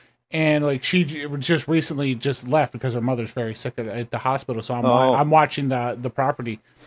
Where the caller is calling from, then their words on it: Grand Forks, North Dakota, United States; I'm calling from Grand Forks.